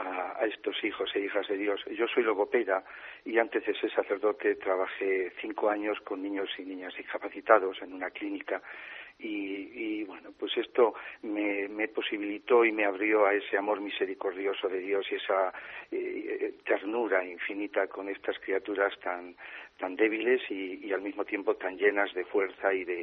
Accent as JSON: {"language": "Spanish", "region": "Castilla-La Mancha", "country": "Spain", "tie": "born there", "said": "escenas de allí de La Mancha, que es donde se ha fraguado este libro, mi pueblo de nacimiento"}